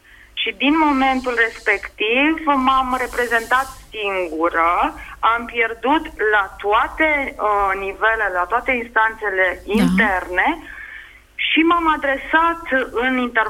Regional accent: Bucharest, Romania; Sunt profesoară, vă sunt din București

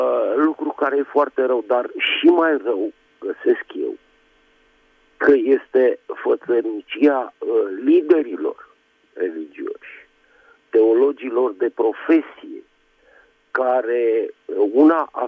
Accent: Bucharest, Romania; din București

